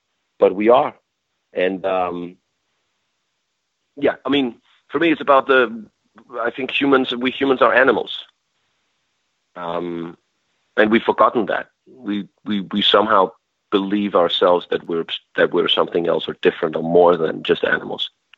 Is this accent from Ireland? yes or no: no; Denmark; English is a second language; I come from one of the most feminist progressive countries in the world. I come from Denmark and Scandinavia